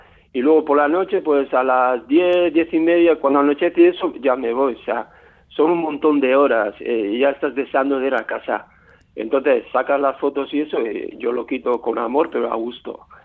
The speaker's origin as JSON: {"language": "Spanish", "town": "Azpeitia", "region": "Basque Country", "country": "Spain", "said": "aquí en Azpeitia, también en mi pueblo"}